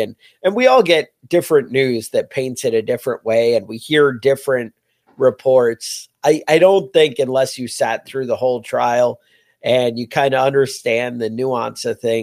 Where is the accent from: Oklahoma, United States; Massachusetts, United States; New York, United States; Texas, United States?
New York, United States; That was people's consensus, I think, as a New Yorker